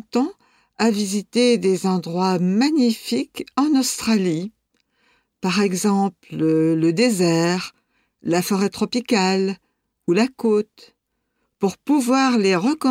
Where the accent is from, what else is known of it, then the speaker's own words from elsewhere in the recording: France; born there; Je suis née en France et j'étais très bien dans ma région.